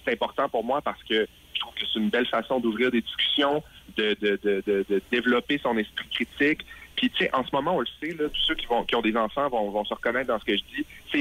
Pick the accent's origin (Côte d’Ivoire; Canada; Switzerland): Canada; Chicoutimi, Quebec; on le dit tout le temps là, que je viens de Chicoutimi, mais pour vrai, au Saguenay, on se vire les pieds assez rapidement